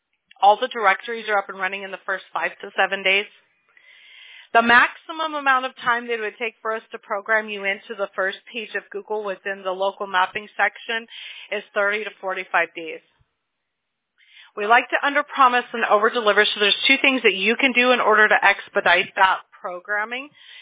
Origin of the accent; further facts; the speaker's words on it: Apple Valley, California, United States; I grew up in Apple Valley, so I'm like super familiar with where you are at.